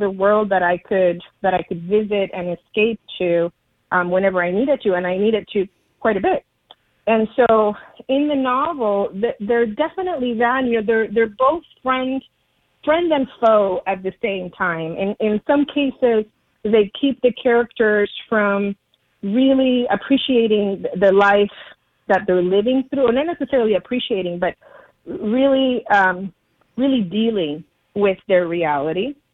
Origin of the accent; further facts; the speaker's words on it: Cuba; now in United States; I grew up in Cuba. And so we didn't arrive in the United States until 1981.